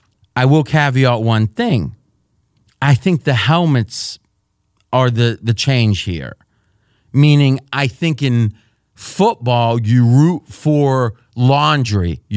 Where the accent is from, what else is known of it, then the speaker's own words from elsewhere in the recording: Pittsburgh, Pennsylvania, United States; so I grew up around Pittsburgh, but I was an hour away